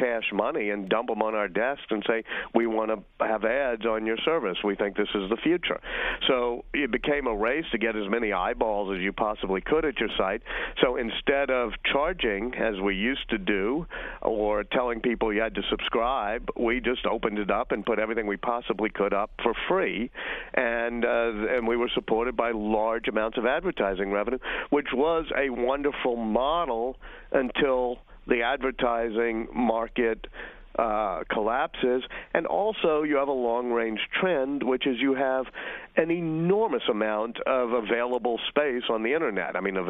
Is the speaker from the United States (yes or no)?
yes; New Orleans, Louisiana, United States; since I'm from New Orleans, I might want to read something from our state capital.